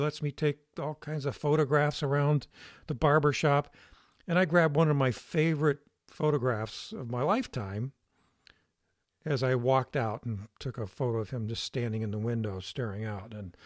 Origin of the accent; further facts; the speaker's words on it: East Liverpool, Ohio, United States; But, I was in my hometown. I grew up in a little town of East Liverpool, Ohio, right on the Ohio River.